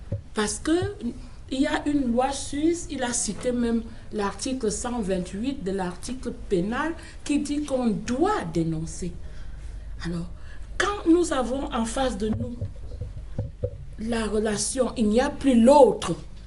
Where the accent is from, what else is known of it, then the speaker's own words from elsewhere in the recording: Cameroon; Arrivé chez moi, au Cameroun, mon ethnie va aussi se lever